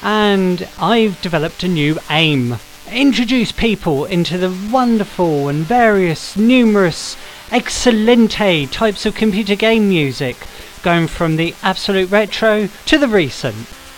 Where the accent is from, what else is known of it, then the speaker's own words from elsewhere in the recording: United Kingdom; As I'm sure you can tell by now, I'm British, and I might lisp a bit